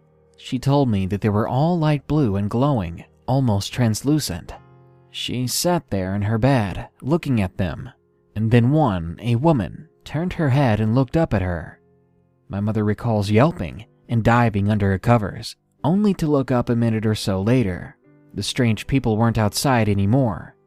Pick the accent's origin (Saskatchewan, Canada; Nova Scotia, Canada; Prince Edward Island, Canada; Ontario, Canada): Prince Edward Island, Canada; I'm Canadian, but I'm from the smallest province in Canada.